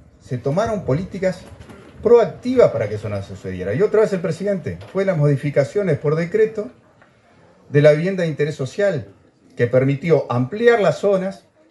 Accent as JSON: {"language": "Spanish", "region": "Canelones", "country": "Uruguay", "said": "para los que somos de Canelones como yo"}